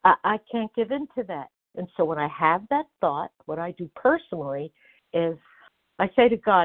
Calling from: Nevada, United States

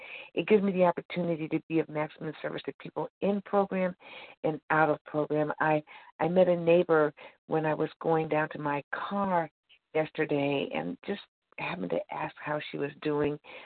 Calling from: Missouri, United States; I'm calling from Missouri.

